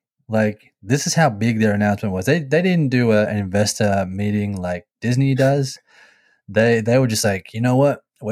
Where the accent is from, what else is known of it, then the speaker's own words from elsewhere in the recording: Australia; I'm an Australian